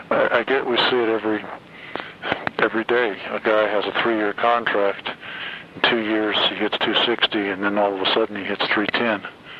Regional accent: Los Altos, California, United States; Well, I remember I grew up out in Los Altos

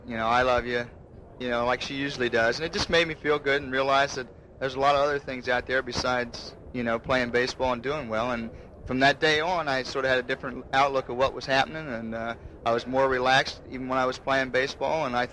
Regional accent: Harrisburg, Pennsylvania, United States; I grew up in New York, Harrisburg area, Pennsylvania, and Goldsboro.

